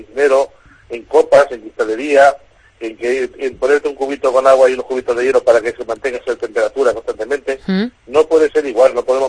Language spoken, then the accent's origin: Spanish; Castilla-La Mancha, Spain; quiero hacer una autocrítica como castellano manchego.